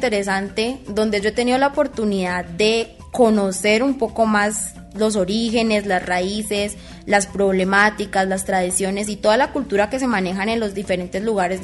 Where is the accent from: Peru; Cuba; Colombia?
Colombia; Popayán, Cauca; born there; yo soy nacida aquí en Popayán